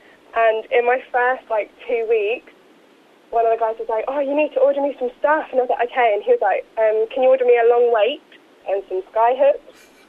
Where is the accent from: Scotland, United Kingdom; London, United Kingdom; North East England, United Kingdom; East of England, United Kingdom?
London, United Kingdom; I'm 21 and I'm from London.